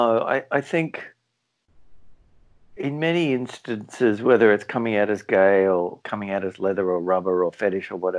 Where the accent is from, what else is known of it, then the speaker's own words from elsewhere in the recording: Sydney, New South Wales, Australia; growing up in Sydney